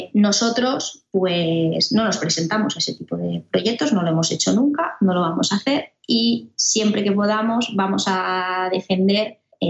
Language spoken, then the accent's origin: Spanish; Alicante, Valencian Community, Spain; en mi caso que yo soy de Alicante, pues en la Comunidad Valenciana